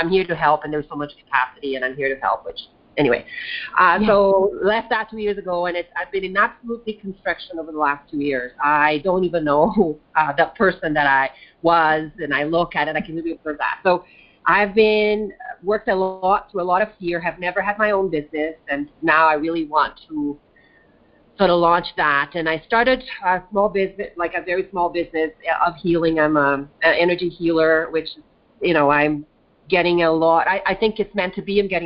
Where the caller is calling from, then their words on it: Canada; I'm actually calling from Canada.